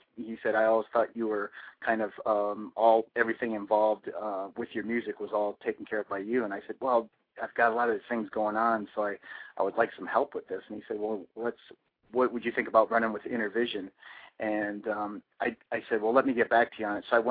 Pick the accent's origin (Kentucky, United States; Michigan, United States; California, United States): Michigan, United States; I grew up with so many different styles of music growing up in Michigan